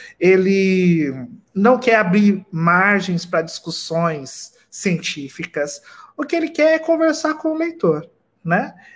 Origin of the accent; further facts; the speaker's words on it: São José do Rio Preto, São Paulo, Brazil; A Adriana é lá da minha terrinha, de Rio Preto, né?